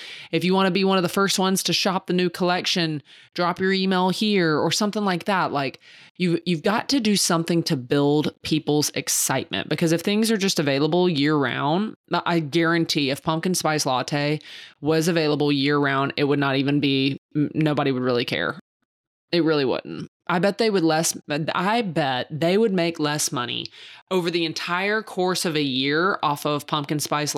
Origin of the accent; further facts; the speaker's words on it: the South, United States; I said dressing because I'm from the South, y'all.